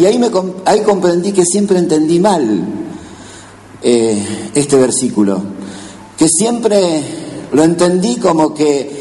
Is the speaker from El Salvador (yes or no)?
no; Patagonia, Argentina; yo soy patagónico también